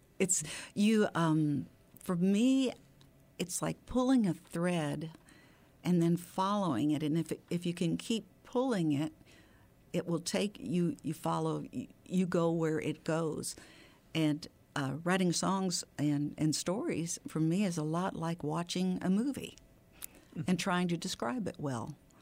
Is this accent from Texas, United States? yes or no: yes; Texas, United States; I was raised in Texas.